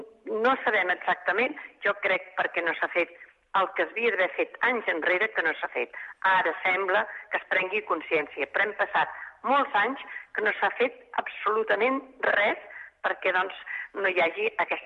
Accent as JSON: {"language": "Catalan", "town": "Les Franqueses del Vallès", "region": "Catalonia", "country": "Spain", "said": "jo soc de les Franqueses del Vallès i estàvem inundats"}